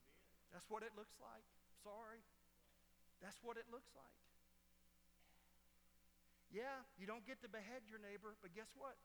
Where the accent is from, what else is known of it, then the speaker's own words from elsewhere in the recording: United States; I mean, look, I'm an American too.